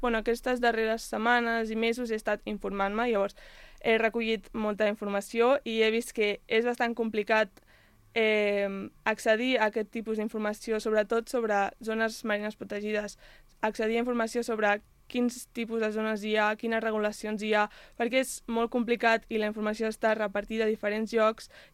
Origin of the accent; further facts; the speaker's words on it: Catalonia, Spain; Jo he decidit centrar-me en el Mediterrani, més concretament en Catalunya, perquè és d'on soc i del que conec més.